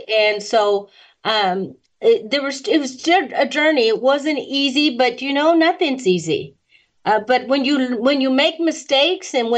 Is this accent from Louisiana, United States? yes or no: no; Dallas, Texas, United States; And I grew up born and raised in West Dallas, mm-hmm. in an 800 square feet home, 9 people, 1 bathroom.